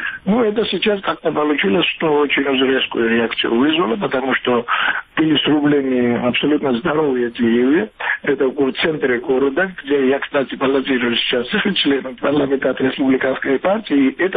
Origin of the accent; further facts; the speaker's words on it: Georgia; поскольку я и Грузин, и поскольку можно, я могу судить